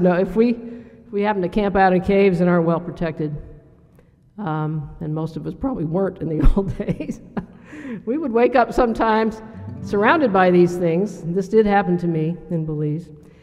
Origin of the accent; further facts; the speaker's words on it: Missouri, United States; We grew up together in Missouri and both started caving in Missouri.